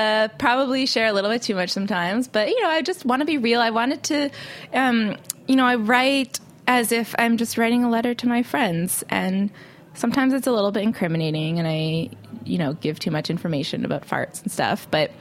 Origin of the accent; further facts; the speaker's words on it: Chicago, Illinois, United States; moved away as an adult; now in New York, United States; So I grew up outside of Chicago. I moved to New York to study classical percussion at Juilliard.